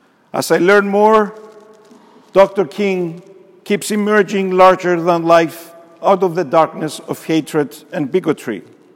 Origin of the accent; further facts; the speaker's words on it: Cyprus; was just 11 years old on March 4th of 1968. Growing up in Cyprus, a small island on the eastern Mediterranean, on the far eastern corner of the Mediterranean Sea, more than 6,000 miles away from Memphis, Tennessee.